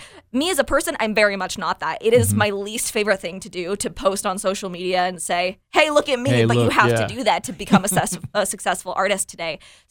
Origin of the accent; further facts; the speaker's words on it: Seattle, Washington, United States; now in Nashville, United States; because I'm originally from Seattle. I have not been back to Seattle since I moved to Nashville a couple weeks before the pandemic hit